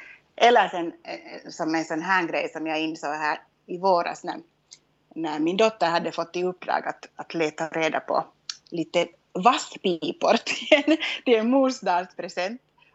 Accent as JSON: {"language": "Swedish", "town": "Pojo", "region": "Uusimaa", "country": "Finland", "tie": "born or raised there", "said": "Och så säger jag då att jag är född och uppvuxen i Pujo i Raseborg."}